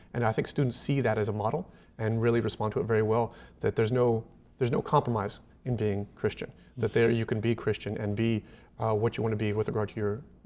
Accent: Texas, United States; HBU was something I was aware of growing up in Texas.

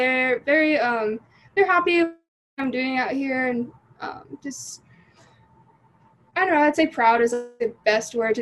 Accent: Utah, United States; now in Houston, United States; Growing up in Utah was amazing. Houston, it's just different.

